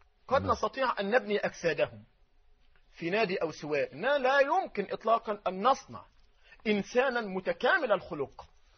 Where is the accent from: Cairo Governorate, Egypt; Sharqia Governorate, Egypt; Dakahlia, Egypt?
Dakahlia, Egypt; من الدقهلية